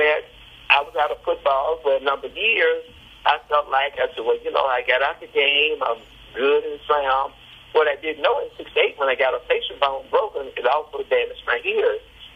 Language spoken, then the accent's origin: English; Jackson, United States; found out that I was back in town, which is Jackson, my hometown.